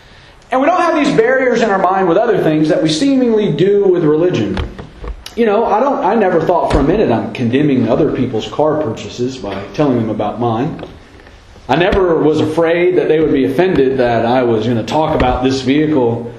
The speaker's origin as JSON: {"language": "English", "region": "the South", "country": "United States", "said": "I am from the South. I grew up in the woods."}